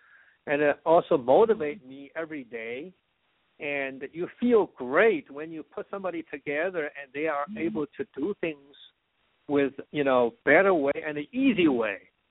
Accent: China; English is a second language; as you mentioned, you know, I came from China, and before that, I was in the Foreign Service.

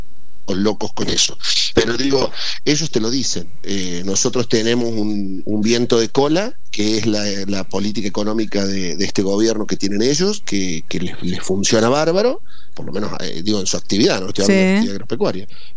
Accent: Argentina; para que veas lo rebuscados que somos los argentinos en materia de política

